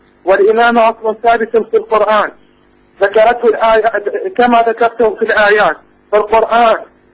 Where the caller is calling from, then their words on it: Iraq; لا من العراق.